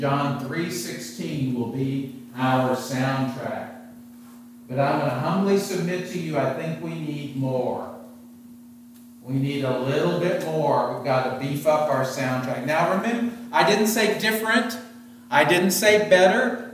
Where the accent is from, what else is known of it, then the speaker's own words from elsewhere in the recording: Tennessee, United States; I love it. It's probably because I'm from Tennessee.